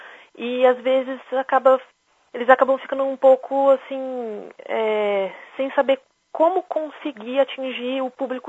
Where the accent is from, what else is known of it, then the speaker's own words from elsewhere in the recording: Curitiba, Paraná, Brazil; Eu venho de Curitiba, fiz a faculdade lá.